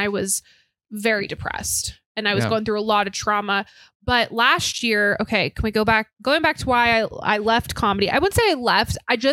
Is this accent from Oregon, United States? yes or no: no; Alaska, United States; No, Alaska. That's really offensive that you think I'm from Idaho.